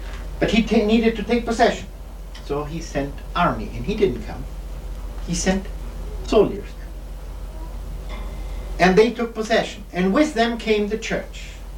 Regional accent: Brazil; I'm from Brazil.

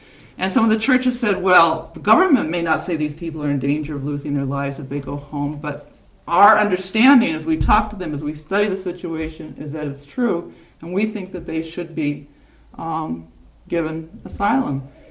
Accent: California, United States; I grew up in California, and a lot of Chinese immigrants were brought over to work there

